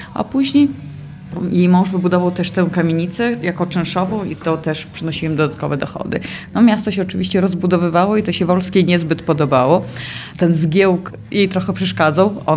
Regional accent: Lviv, Lviv Oblast, Ukraine; Od urodzenia mieszkam w Lwowie. Z dziada, pradziada nasze rodziny tutaj zamieszkiwały w Lwowie i w Mościskach. Tata, rodzina właśnie wywodzi się z Mościsk.

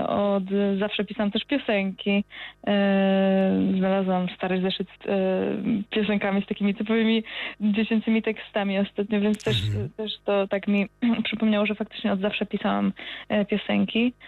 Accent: Poznań, Greater Poland Voivodeship, Poland; Tak, jestem z Poznania. Poznanianka z krwi i kości.

